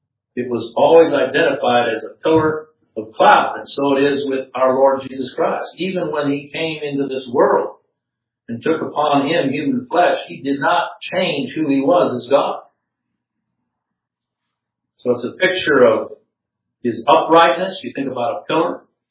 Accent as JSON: {"language": "English", "country": "Chad", "tie": "born or raised there", "said": "And certainly, where I grew up in Chad, it could be 140 degrees during the day, and at night, drop down to 55 degrees"}